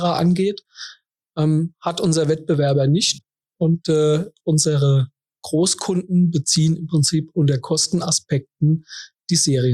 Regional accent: Kaiserslautern, Rhineland-Palatinate, Germany; Ich bin gebürtiger Kaiserslauterer. Das heißt, wir sitzen hier ganz in der Nähe des Instituts.

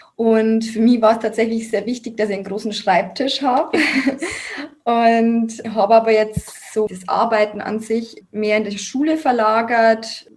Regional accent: Bavaria, Germany; ich habe tatsächlich nicht meine Heimat angegeben, weil es wäre ja dann Niederbayern gewesen. Ich habe schon gewusst, ich komme nach Oberbayern

